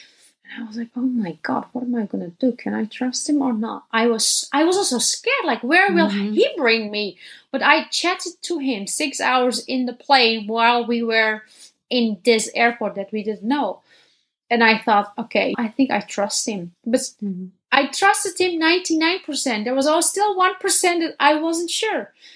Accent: Netherlands; also born or lived in Denmark / Istanbul; But beside living in Denmark, Istanbul, and of course I'm from Netherlands

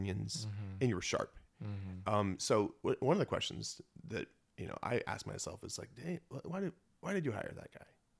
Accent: Florida, United States; I grew up in Florida. I didn't wear shoes. I lived a mile from the ocean for 17 years of my life.

